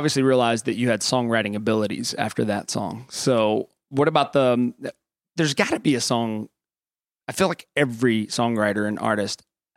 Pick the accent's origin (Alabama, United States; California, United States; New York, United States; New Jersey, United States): Alabama, United States; Because honestly, I grew up in South Alabama, but I had never heard of Belmont.